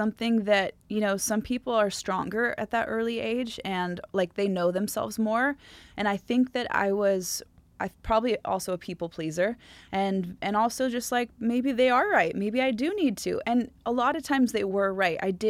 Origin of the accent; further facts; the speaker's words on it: California, United States; I was from Southern California, I didn't really wear makeup